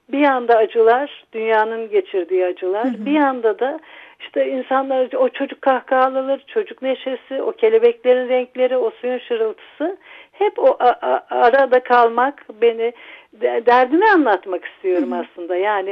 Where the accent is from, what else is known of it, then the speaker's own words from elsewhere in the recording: Ankara, Turkey; also born or lived in Çubuk / Karadeniz Ereğli; Çocukluğum Ankara'da geçmedi. Babamın görev nedeniyle Ankara Çubuk, Karadeniz Ereğli, Ankara, tekrar Ankara gibi geçti. Yani ilkokul birdenbire Ankara'dayım.